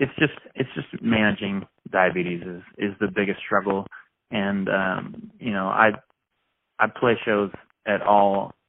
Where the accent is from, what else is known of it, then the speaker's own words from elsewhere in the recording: Oregon, United States; Yeah, we're headed up to Oregon for 2.5 weeks, my hometown